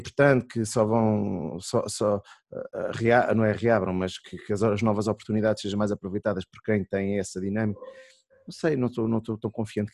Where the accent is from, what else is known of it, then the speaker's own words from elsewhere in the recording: Portugal; porque também somos portugueses, somos latinos